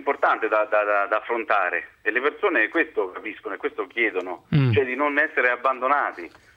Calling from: L'Aquila, Abruzzo, Italy; Chiamo da Roma, però comunque sono aquilano d'origine, sia di padre che di nonno, di bisnonno.

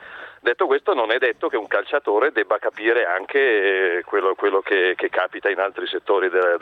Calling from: Lombardy, Italy; Buonasera dalla Val Camonica

